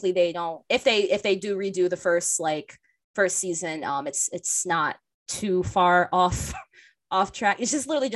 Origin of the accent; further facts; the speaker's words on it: United States; Yeah, I'm American.